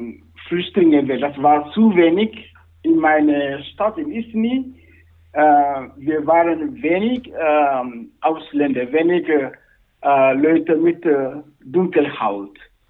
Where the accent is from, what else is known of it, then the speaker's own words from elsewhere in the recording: Senegal; German is a second language; moved away as an adult; now in Isny, Germany; 45 Jahre alt bin ich. Ich komme aus dem Senegal in Westafrika. Aber seit 10 Jahren lebe ich mit meiner Familie in Allgäu, in Isigny im Allgäu.